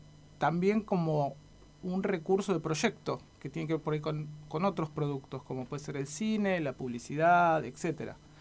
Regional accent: Rosario, Santa Fe, Argentina; now in La Plata, Argentina; Yo soy rosarino, sí. Uh-huh. Allá hice talleres y cursos de historieta y de animación también. Y cuando vine acá a La Plata, vine a estudiar en la Facultad de Bellas Artes.

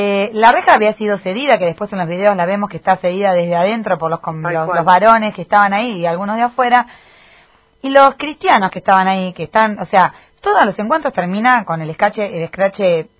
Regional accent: La Plata, Buenos Aires Province, Argentina; eran personajes que para mí no conocidos, que soy de La Plata

